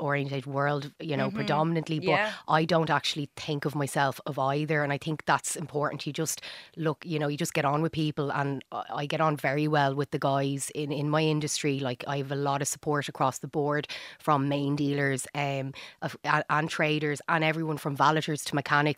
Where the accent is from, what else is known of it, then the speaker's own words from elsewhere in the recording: Dublin, Leinster, Ireland; accent: Dublin; I know I don't look like I'm from Dublin, but I sound like I'm from Dublin.